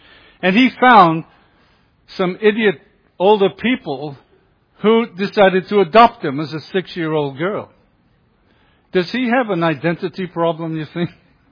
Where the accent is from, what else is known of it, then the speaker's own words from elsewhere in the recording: United Kingdom; You can tell a little by my accent that I'm from the UK.